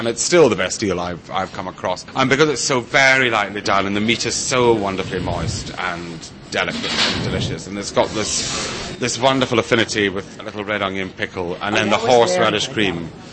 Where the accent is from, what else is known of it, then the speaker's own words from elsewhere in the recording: Scotland, United Kingdom; And being a Scotsman